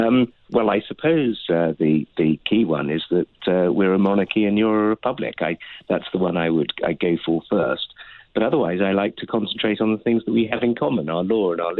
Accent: United Kingdom; I'm a Brit

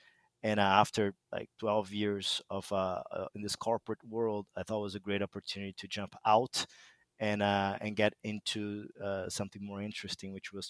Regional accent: Brazil; accent: Brazilian; English is a second language; But 16 years old, as you can tell by my weird accent, I'm from Brazil, right?

